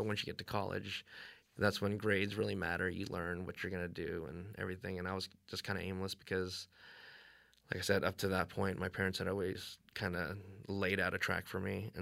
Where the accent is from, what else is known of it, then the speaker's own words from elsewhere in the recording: Houston, Texas, United States; I grew up in Houston. I was born and raised in Houston. I was used to, you know, living in a city that had all these things to do.